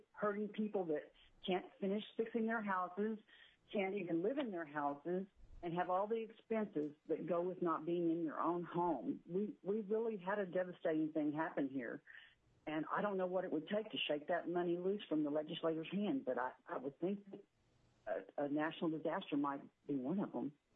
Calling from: Anchorage, Alaska, United States; I'm calling from Anchorage, Alaska.

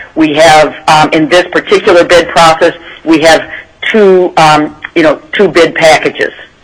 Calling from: Barrow, Alaska, United States; We are speaking from Barrow.

